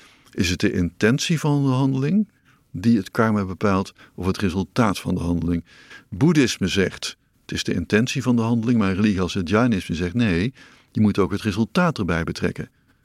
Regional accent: North Brabant, Netherlands; Ik ben geboren als Brabander en zo.

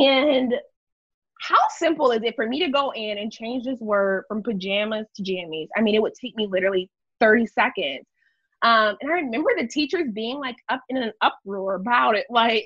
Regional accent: Midwest, United States; So I am from the Midwest. I'm a Black Midwestern cis woman, but I am totally different than a Southern Black woman.

